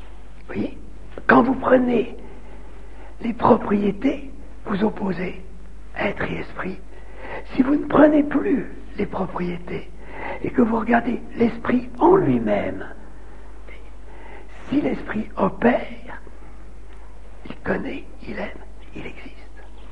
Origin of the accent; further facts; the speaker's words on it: Normandy, France; Je suis normand ici.